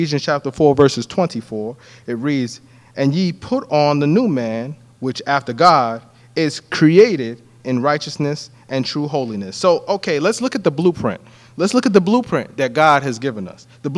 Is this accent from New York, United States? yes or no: yes; New York City, New York, United States; Originally, I'm from Brooklyn, New York, Crown Heights, Brooklyn, New York. And on the East Coast during this time of year, it gets significantly cold.